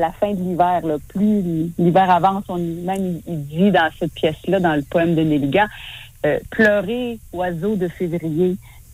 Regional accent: Quebec, Canada; Là, je suis née en Mauricie. On avait un lac derrière la maison où j'ai grandi.

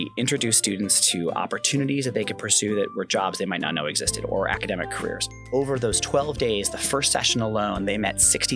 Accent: Rochester, New York, United States; when I grew up just outside of Rochester, small, you know, community on the outside, and we rode our bikes everywhere

